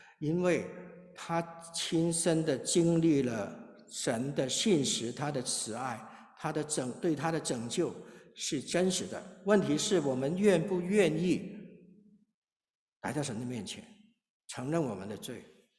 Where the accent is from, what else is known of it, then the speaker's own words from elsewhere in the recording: Hong Kong; 然后他后来呢一直到我们是香港来的